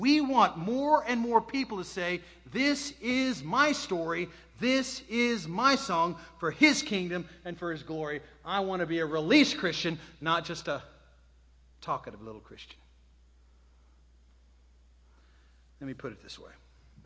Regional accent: Mississippi, United States; I'm from the Deep South, Mississippi.

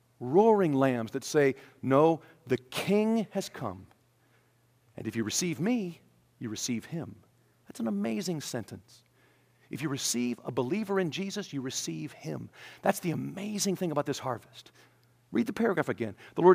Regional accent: Taiwan; We grew up in Taiwan, and he would often go to the mountains where the Aborigines, the Taiwanese, lived.

